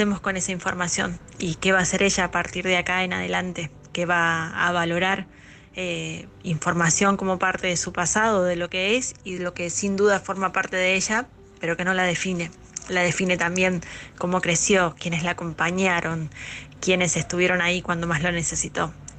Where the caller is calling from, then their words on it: Argentina; desde Argentina.